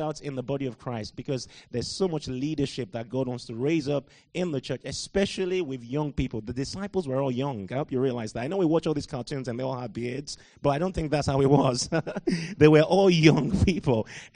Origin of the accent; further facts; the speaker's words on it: Nigeria; also born or lived in Liberia; I grew up mostly in Nigeria, left when I was 17, came to the UK in 2001.